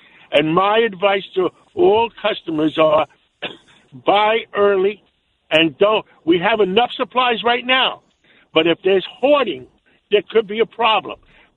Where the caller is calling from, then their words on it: New York, United States; and I'm driving in from Suffolk County